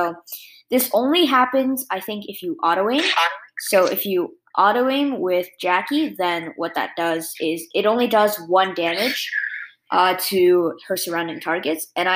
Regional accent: New Jersey, United States; born there; Okay, so I was born in New Jersey in a hospital

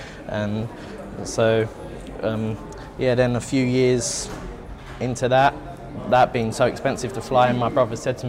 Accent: South Woodford, London, United Kingdom; I'm from London, South Woodford.

